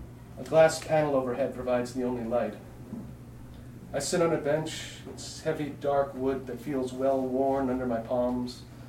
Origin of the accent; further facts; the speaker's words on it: New York City, New York, United States; I'm a New Yorker. This is home. I take the city for granted, as with anything familiar.